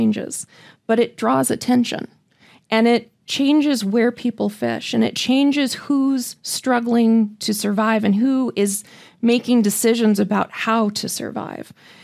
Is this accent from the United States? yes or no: yes; Anchorage, Alaska, United States; I grew up, I was born and raised in Anchorage.